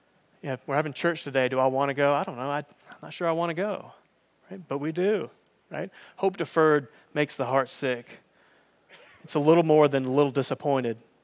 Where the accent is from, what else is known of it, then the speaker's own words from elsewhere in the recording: Massachusetts, United States; I'm originally from Massachusetts, go Sox.